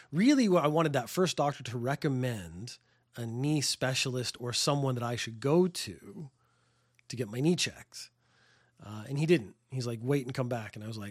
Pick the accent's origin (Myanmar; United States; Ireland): Ireland; And I'm Irish.